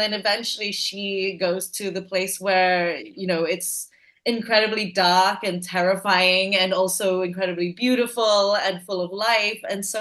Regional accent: Malaysia; also born or lived in United Kingdom; I grew up in Malaysia, and then I grew up in the UK. And then I moved back to Malaysia, you know, in my late 20s.

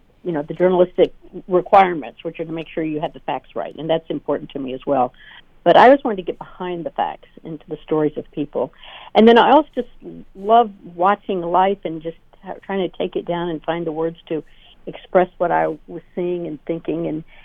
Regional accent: Dallas, Texas, United States; I grew up in Dallas, Texas.

